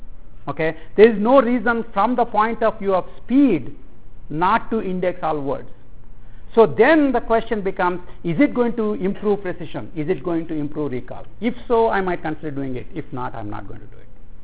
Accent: India; I just say it because I'm an Indian, and you can yell at me later.

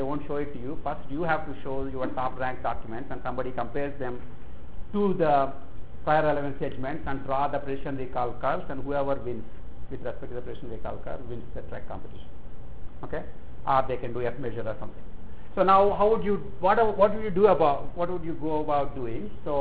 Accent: India; English is a second language; Which to me is fine because I'm from India and I don't understand the whole point of articles.

